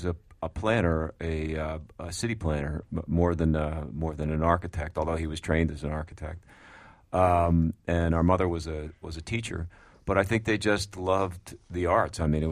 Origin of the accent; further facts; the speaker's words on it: Philadelphia, Pennsylvania, United States; And I am from Philadelphia.